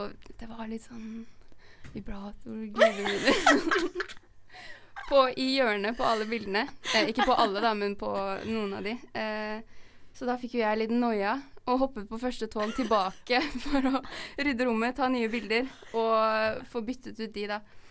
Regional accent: Oslo, Norway; Jeg er fra Oslo, og jeg har nå vært i Bergen i 3 uker sammenhengende.

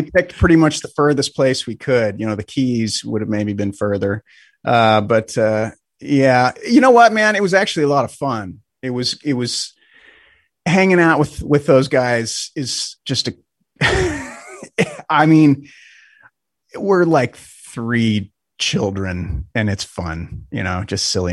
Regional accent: Spokane, Washington, United States; we wrapped up in my hometown here in Spokane

